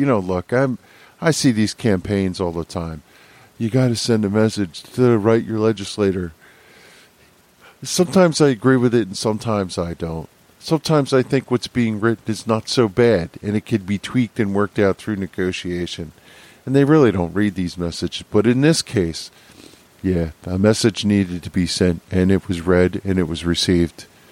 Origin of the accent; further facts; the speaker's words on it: New Jersey, United States; And I remember going to EAS, and people from other states, when hearing that I was from New Jersey, asked me what the heck it was about this legislation.